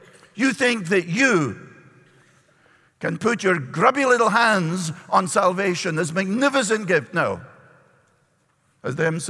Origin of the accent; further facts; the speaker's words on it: Scotland, United Kingdom; And as a Scot, I am very disappointed. I feel it's discriminated. The Irish are very loud. We Scots are very quiet, very humble, non-aggressive people.